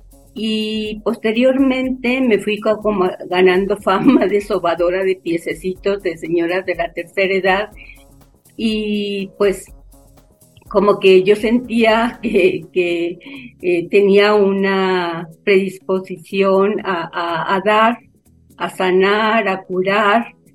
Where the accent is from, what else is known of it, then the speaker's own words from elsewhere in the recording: Malpaso, Zacatecas, Mexico; Yo soy de un ranchito, es un rancho con un nombre así como de mala suerte, se llama Malpaso, municipio, es un el rancho de la Soledad, Malpaso, municipio de Zacatecas. Mis padres eran jornaleros